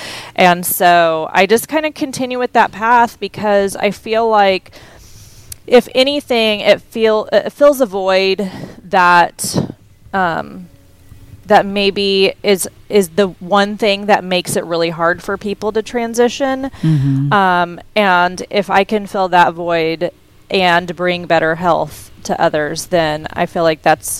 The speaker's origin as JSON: {"language": "English", "town": "Houston", "region": "Texas", "country": "United States", "tie": "born or raised there", "said": "How do we get like all the things that I grew up in Houston eating"}